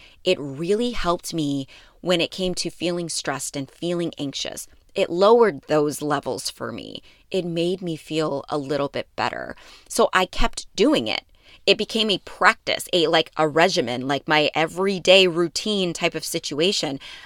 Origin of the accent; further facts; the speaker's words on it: Midwest, United States; now in Houston, United States; I'm from the Midwest. So in the wintertime, we spend a lot of time in the indoors